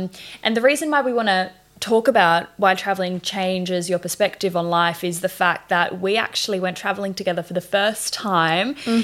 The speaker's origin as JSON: {"language": "English", "country": "Australia", "said": "so we're from Australia, we live in Australia, as you can hear by our accents"}